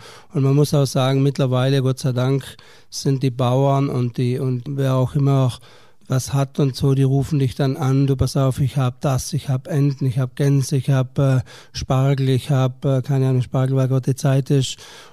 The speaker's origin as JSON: {"language": "German", "region": "Trentino-Alto Adige", "country": "Italy", "said": "Aber ja, Skifahren als Südtiroler ist das natürlich fast ein Muss."}